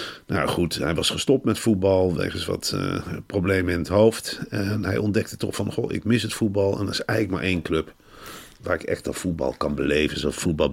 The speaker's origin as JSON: {"language": "Dutch", "town": "Arnhem", "region": "Gelderland", "country": "Netherlands", "said": "als Arnhemmer en als Vitesse supporter kan ik dit heel moeilijk verteren."}